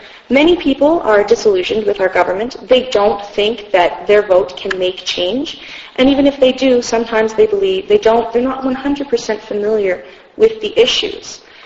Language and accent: English; Canada; I'm excited to be a Canadian. I enjoy my heritage